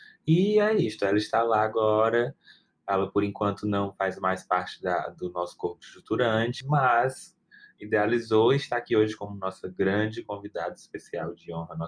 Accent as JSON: {"language": "Portuguese", "town": "Nova Russas", "region": "Ceará", "country": "Brazil", "tie": "born there", "lives_now": "Fortaleza, Brazil", "said": "nasci em Nova Russas, vim morar em Fortaleza para estudar."}